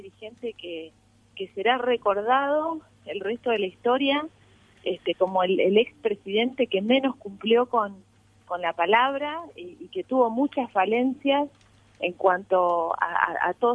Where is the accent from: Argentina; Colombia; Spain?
Argentina; hubo momentos nefastos de nuestra historia como argentinos